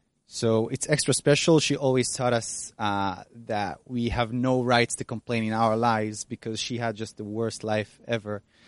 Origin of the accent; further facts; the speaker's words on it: Netivot, Southern District, Israel; English is a second language; I'm 27 years old. I'm from Netivot, a small.